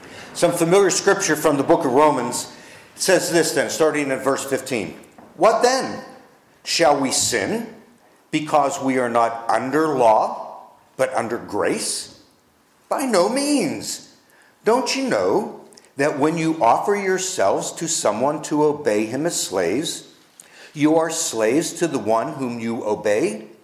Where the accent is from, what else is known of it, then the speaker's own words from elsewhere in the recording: Pittsburgh, Pennsylvania, United States; moved away as an adult; now in Waynesboro, United States; I was born in November of 1953 in a little city called Pittsburgh, Pennsylvania. I moved here to Virginia in 1973 to a little place called Waynesboro, Virginia, to work for General Electric. But growing up in suburbia Pittsburgh